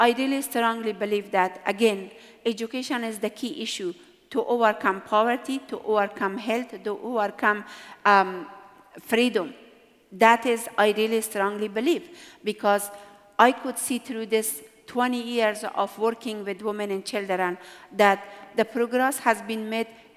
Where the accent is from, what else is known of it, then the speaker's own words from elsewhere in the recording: Afghanistan; when I was growing up in Afghanistan, I just day to day, I saw that many women are being taken to the graveyard because they were delivering baby.